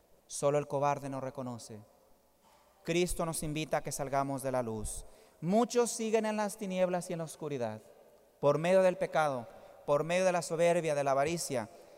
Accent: Jalisco, Mexico; Como decimos en mi país, en Jalisco, el que por su gusto es güey.

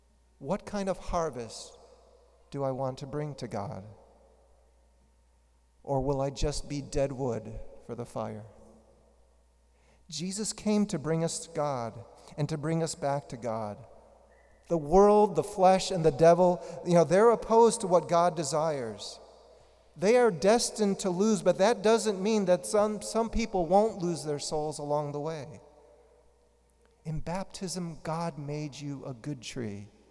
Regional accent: Chicago, Illinois, United States; You know, growing up in Chicago, my father planted a couple of apple trees in our backyard.

